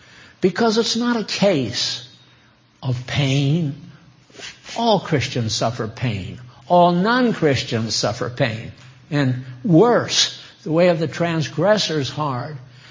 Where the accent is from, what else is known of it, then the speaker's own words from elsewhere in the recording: New England, United States; I don't like to weep because I'm from New England and that's not considered the thing to do.